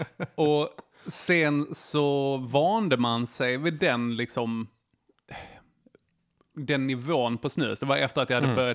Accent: Vellinge, Skåne, Sweden; Det är också, jag kommer ju från Vellinge utan från Malmö från början.

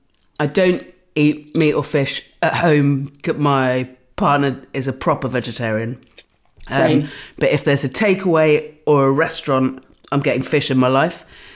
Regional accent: South West England, United Kingdom; I'm from Dorset, from the Dorset Chilli Company.

